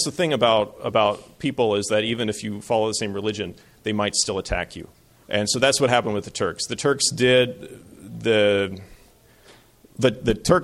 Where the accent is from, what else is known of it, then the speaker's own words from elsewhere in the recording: United States; but I'm an American, and I care about things that pertain to me